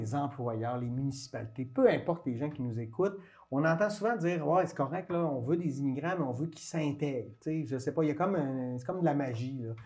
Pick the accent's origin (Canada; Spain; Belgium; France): Canada; Quebec; Moi, je viens de la Beauce.